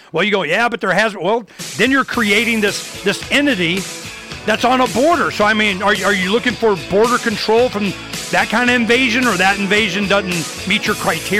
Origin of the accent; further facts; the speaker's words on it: Arizona, United States; When I grew up in Arizona in the 70s, there was like no border.